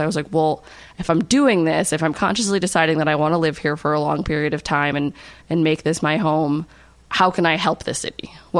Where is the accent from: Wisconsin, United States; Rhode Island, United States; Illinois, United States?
Rhode Island, United States; Middletown; I grew up in Middletown, which is just, for people who don't know, maybe the next town over from Newport. And I went to URI for engineering, and after I graduated, I moved into Newport.